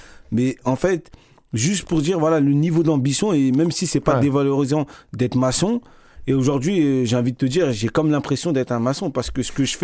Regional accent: France; On a grandi en France, on est né avec la culture française. Et certes, nos parents sont originaires d'autres pays, d'Afrique, etc.

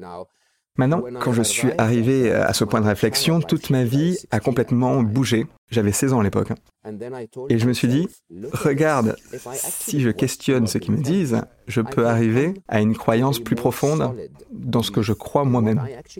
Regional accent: Egypt; j'écrivais qu'en grandissant en Égypte, même si on n'avait pas la sécurité sociale, les assurances de santé

